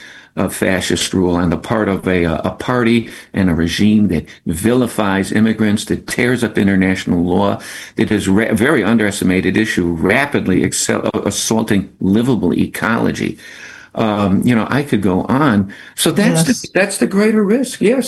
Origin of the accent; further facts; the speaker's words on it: Chicago, Illinois, United States; I'm from Chicago.